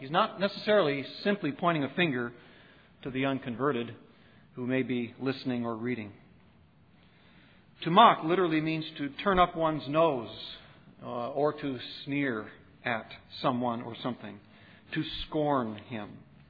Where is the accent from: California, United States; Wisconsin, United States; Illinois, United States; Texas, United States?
Wisconsin, United States; born there; I was born in Wisconsin, but I understand you can't leave those cows any day on their own.